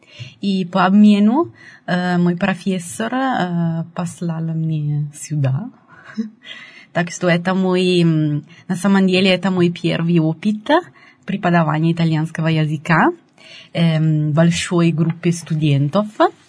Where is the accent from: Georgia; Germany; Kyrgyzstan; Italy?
Italy; Lovere, Lombardy; Russian is a second language; Мой родной город, это не Бергамо, а Ловере. Это очень маленький город, который находится в северной Италии, в регионе Ломбардии, который это самый многолюдный и промышленный регион в Италии.